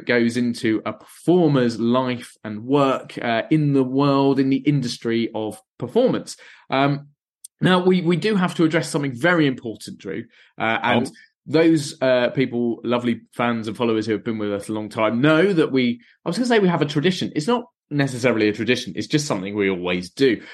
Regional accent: London, United Kingdom; So we are both from London in the UK

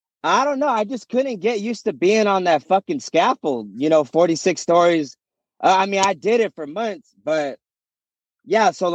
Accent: Hayward, California, United States; I grew up in Hayward, stuff like

